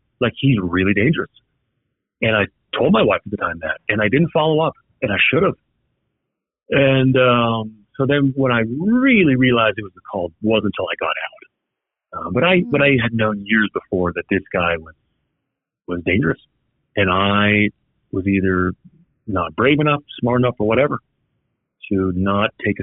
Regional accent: New Jersey, United States; So I'm old enough to remember the attacks on 9/11. I grew up in New Jersey.

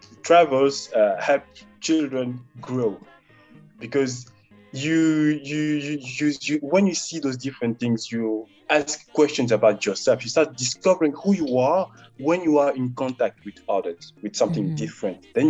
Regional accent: Kinshasa, DR Congo; first language Lingala; English is a second language; now in Brussels, Belgium; Lingala was my language. I'm someone from Kinshasa, Monakin.

